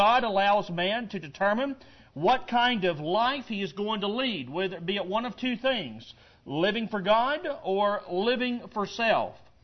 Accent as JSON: {"language": "English", "region": "Arkansas", "country": "United States", "tie": "born or raised there", "said": "I remember that a few years back in my hometown down in Arkansas where I grew up."}